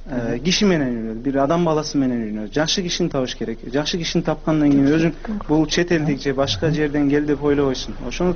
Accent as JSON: {"language": "Kyrgyz", "country": "Turkey", "second_language": "Kyrgyz", "moved": "yes", "lives_now": "Kyrgyzstan", "said": "Түркиядан 2008 жылы келгем."}